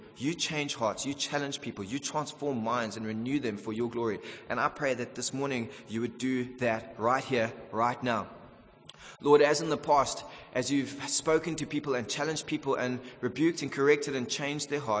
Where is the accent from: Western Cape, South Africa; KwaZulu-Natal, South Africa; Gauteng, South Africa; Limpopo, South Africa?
KwaZulu-Natal, South Africa; Durban; I grew up when I was in primary school. I grew up in Durban, and the climate there suits me perfectly.